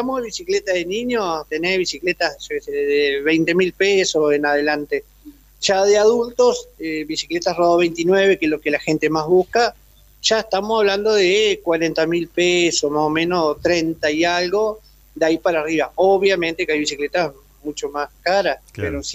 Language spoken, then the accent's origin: Spanish; Gualeguay, Entre Ríos, Argentina; yo hace de los 11 años que vivo acá, yo soy de Gualeguay, y tengo 53